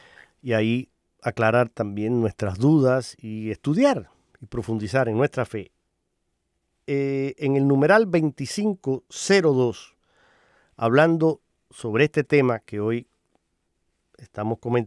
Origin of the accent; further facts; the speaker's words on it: Holguín, Cuba; pertenece a la diócesis de Holguín, yo soy de allí